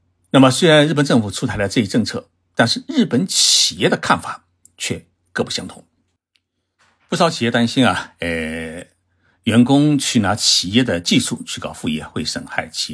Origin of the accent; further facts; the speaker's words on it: China; now in Japan; 也就是说18岁以下的外国人的孩子，包括我们中国人的孩子，也可以领取每人10万日元的生活补助金。